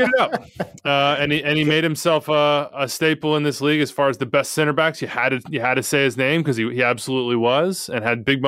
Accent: Kansas City, Missouri, United States; As a kid in Kansas City, I want to play for my hometown team for more than a decade.

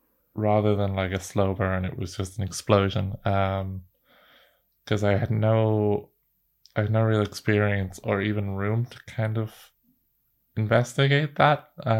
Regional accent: Ireland; Growing up in Ireland, which in the 90s

